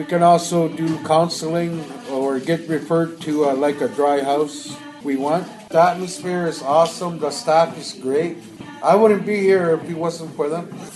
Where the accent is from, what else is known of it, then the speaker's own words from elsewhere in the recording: Cape Dorset, Nunavut, Canada; now in Ottawa, Canada; I'm originally from Cape Dorset. I had to move to Ottawa